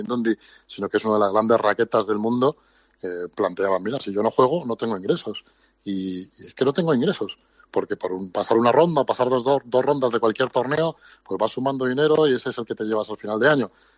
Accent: Torrejón de Ardoz, Community of Madrid, Spain; Sí, hombre, que somos de Torrejón de toda la vida.

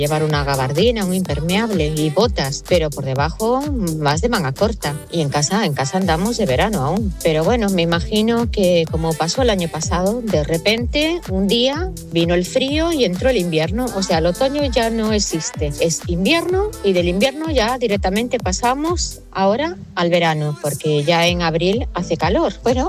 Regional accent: Pontevedra, Galicia, Spain; Yo soy de Pontevedra y aquí, pues hasta la semana pasada, hubo 27 grados.

